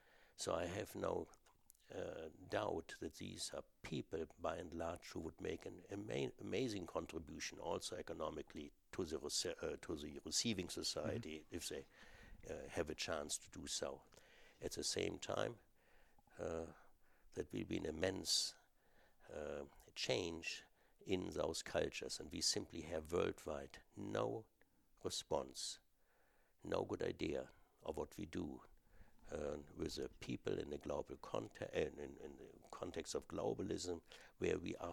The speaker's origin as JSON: {"language": "English", "country": "Germany", "tie": "born or raised there", "said": "I grew up in Germany and without much thinking. Of course, I embraced whatever German values were"}